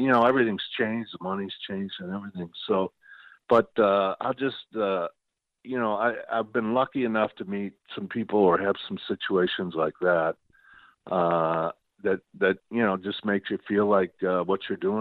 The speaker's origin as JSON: {"language": "English", "town": "St. Louis", "region": "Missouri", "country": "United States", "said": "from St. Louis."}